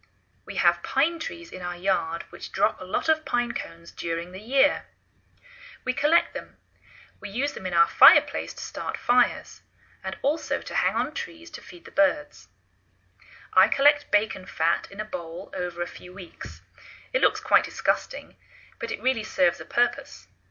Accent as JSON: {"language": "English", "region": "England", "country": "United Kingdom", "lives_now": "United States"}